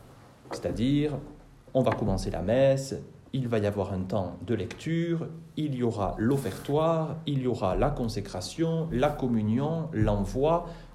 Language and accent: French; France; bien que nous sommes français et que nous avons une langue extrêmement riche